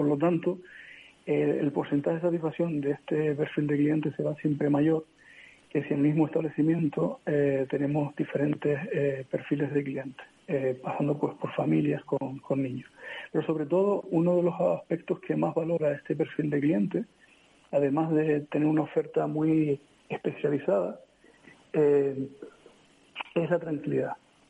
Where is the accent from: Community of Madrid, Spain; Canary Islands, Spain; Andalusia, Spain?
Canary Islands, Spain; Lanzarote; now in Germany; yo soy de Lanzarote, vivo en Alemania y afortunadamente tengo la suerte de vivir en algunos países, incluso algunos continentes.